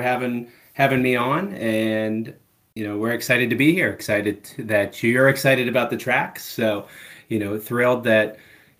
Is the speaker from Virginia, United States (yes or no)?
yes; Virginia, United States; now in Pittsburgh, United States; I'm from Pittsburgh, Pennsylvania, and Brian's back from where I'm originally from, down in the Virginia area.